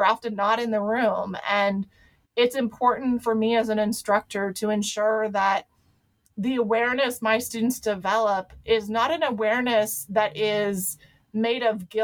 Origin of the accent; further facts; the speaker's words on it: Ohio, United States; You know, I was raised in Ohio. My father was military. My mom was a nurse who never went to college.